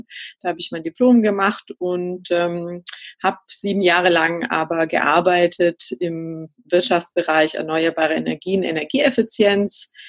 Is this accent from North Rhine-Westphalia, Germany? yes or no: no; Baden-Württemberg, Germany; ich komme aus der Nähe von Stuttgart, aus einem kleinen Dorf im schönen Remstal und lebe aber die letzten 20 Jahre relativ ortsungebunden an unterschiedlichen Ländern auch und Orten in Deutschland.